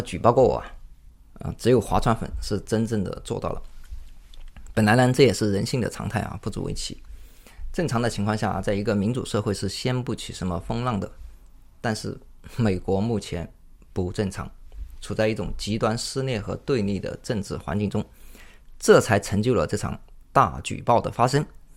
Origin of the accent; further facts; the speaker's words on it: China; 这个事儿用我们中国人熟悉的话来解释是什么呢？